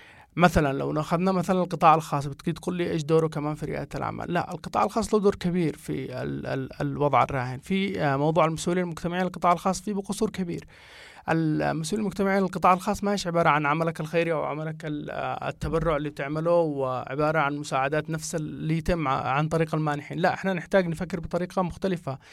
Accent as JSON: {"language": "Arabic", "country": "Yemen", "said": "فهذا اللي قلت لك الجابة والفجوة اللي موجودة عندنا في اليمن"}